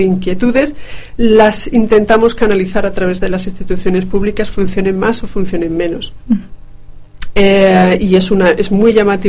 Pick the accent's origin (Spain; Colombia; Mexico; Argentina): Spain; moved away; volver a España, y no quería moverme de allí, de España. Yo ya había viajado mucho, yo quería quedarme en mi tierra